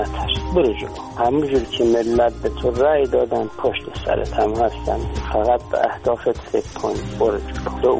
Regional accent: Shirvan, North Khorasan, Iran; به عنوان یک ایرانی و یک کرد شیروانی

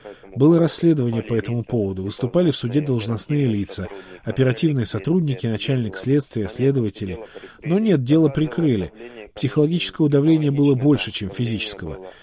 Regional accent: Ukraine; Мы ж украинцы, зачем нам позориться? Нормально, все трудности переживем. Я тоже украинец.

